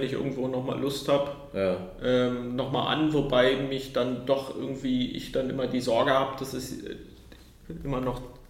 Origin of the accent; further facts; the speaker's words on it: Spremberg, Brandenburg, Germany; now in Hannover, Germany; ich komme ja aus der Lausitz, da hatte ich dann 2011 gedacht, kannst du ja mal von Hannover mit dem Fahrrad zu deinen Eltern fahren in die Lausitz.